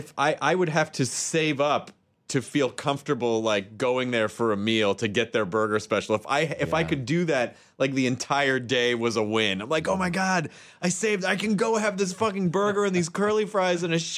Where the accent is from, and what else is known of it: Santa Rosa, California, United States